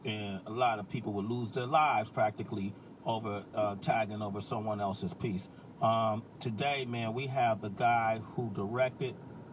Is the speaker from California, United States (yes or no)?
yes; Oakland, California, United States; Growing up in Oakland, California, you know, in the 80s when we were kids, we were looking for direction